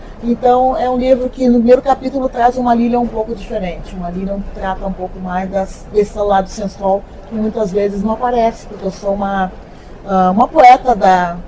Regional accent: Rio Grande do Sul, Brazil; ainda duvidam que eu sou gaúcha, sempre perguntam se eu sou ou mineira ou baiana, né?

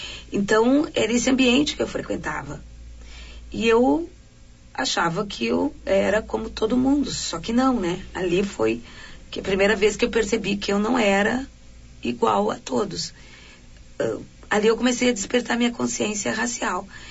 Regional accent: Lajeado, Rio Grande do Sul, Brazil; born or raised there; also born or lived in Taquari

